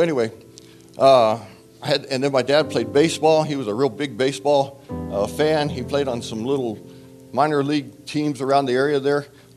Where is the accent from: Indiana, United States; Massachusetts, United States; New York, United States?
Indiana, United States; Salem; born there; I was born in Salem, Indiana, a little small town in southern Indiana, about 100 miles or so north of Louisville, Kentucky. We were poor, but we didn't know we were poor.